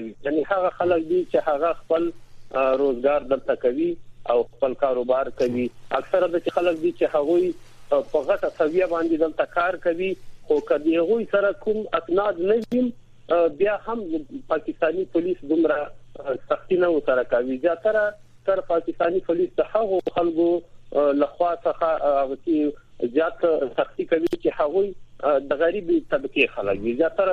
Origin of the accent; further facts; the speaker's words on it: Afghanistan; now in Pakistan; موږ خو افغان سټیزن یا پی او آر کارډ یا ای سی سی په نوم باندې کارونه دي دا لرو.